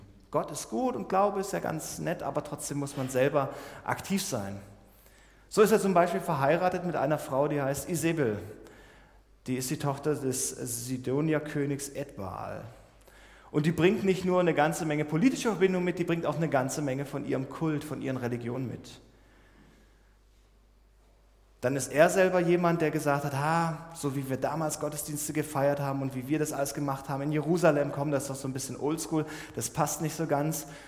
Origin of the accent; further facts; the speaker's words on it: Magdeburg, Saxony-Anhalt, Germany; Gerade jetzt war in Magdeburg auch, in quasi meiner Heimatstadt sozusagen, auch Protestaktion